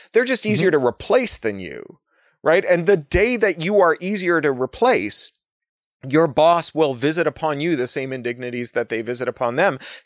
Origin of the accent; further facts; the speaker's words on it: Toronto, Ontario, Canada; I grew up in Toronto, like, wheat pasting posters to telephone poles for political causes.